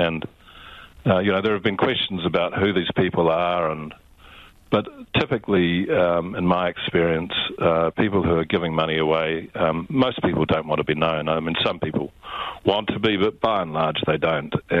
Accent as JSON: {"language": "English", "country": "New Zealand", "said": "I want the same as every Kiwi, I think."}